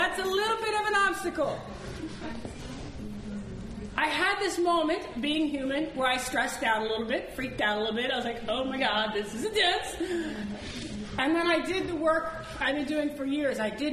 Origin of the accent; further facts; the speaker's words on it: United States; They deported me to Mexico. I'm from the United States.